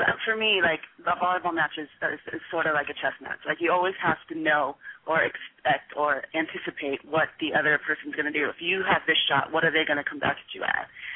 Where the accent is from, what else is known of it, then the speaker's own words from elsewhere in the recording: United States; Like, myself as an American, I know that we're very independent people